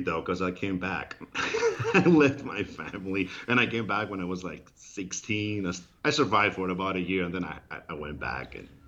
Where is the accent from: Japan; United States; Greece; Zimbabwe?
Greece; I'm actually speaking to you from the apartment, the area that I grew up